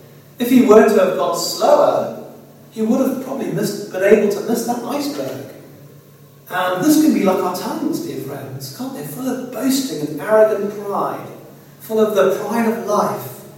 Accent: South Africa; me and my brother Jason, growing up in South Africa, we used to live on the back of our house used to be on the back of a forest.

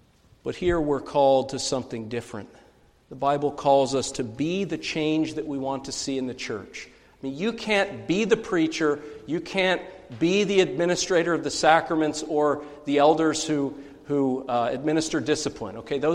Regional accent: Pennsylvania, United States; especially into the central area of Pennsylvania, where I'm actually from the Susquehanna Valley.

